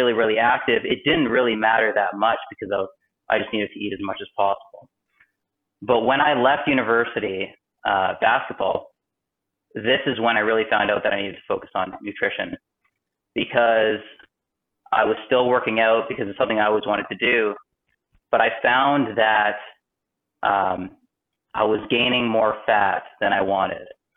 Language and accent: English; Thunder Bay, Ontario, Canada; I'm from Thunder Bay, Ontario.